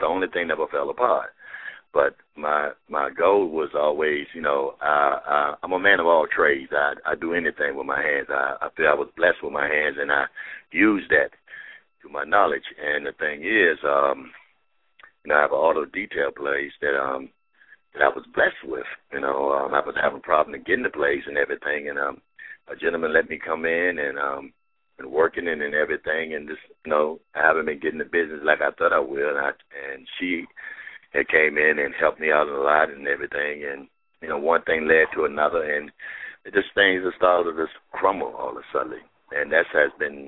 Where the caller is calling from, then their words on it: Georgia, United States; I'm Georgia.